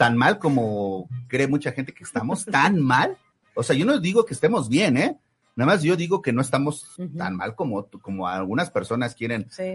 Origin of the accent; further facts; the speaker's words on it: Mexico; Primero, porque somos el vecino de Estados Unidos, ¿verdad?